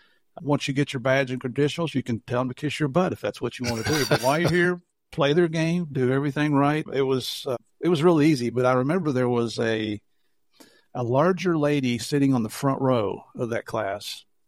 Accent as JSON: {"language": "English", "region": "West Virginia", "country": "United States", "said": "I'm from West Virginia, so we had to get that in there."}